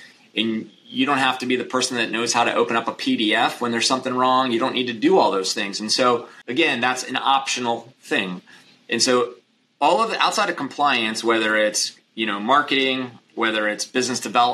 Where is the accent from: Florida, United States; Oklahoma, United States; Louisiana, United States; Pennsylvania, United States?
Pennsylvania, United States; Philadelphia; It was very unique because I grew up in Philadelphia.